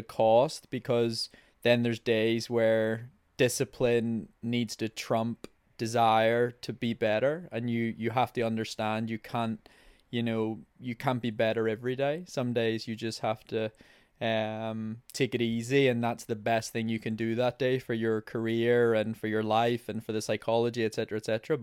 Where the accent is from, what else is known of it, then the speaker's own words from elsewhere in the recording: Ireland; I'm a Irish Olympic marathon runner.